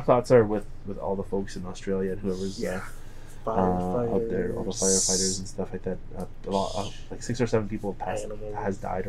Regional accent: Canada; oh, no need to worry. I'm Canadian.

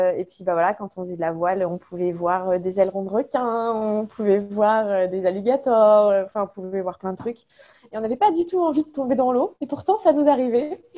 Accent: France; en tant que Française, j'avais l'impression d'avoir des amis partout, mais vraiment partout.

